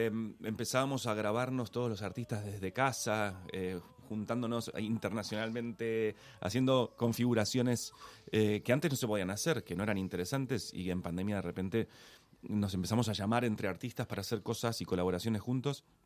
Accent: Argentina; Y yo no soy futbolero, para nada, pero soy argentino 100%.

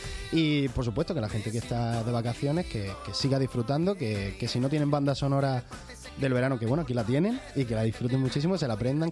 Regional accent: Almería, Andalusia, Spain; como ya he dicho antes, yo soy de Almería y he tenido encuentros con él.

